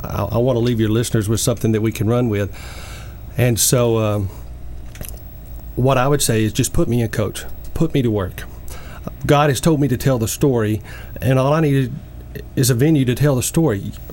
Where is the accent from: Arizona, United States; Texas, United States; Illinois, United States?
Texas, United States; now in Guatemala; You'd never guess I was from West Texas.